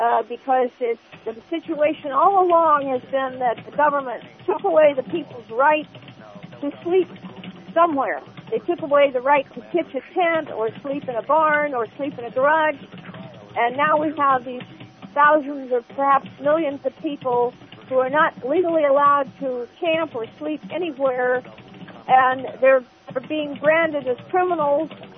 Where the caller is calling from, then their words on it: Menlo Park, California, United States; Well, I'm in the area of Menlo Park in Redwood City, across the mountain.